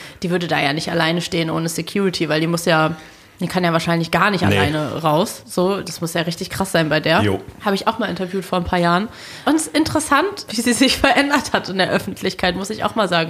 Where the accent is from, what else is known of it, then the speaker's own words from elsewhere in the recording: Berlin, Germany; Ganz im Ernst, als Berlinerin weiß man das ja manchmal nicht.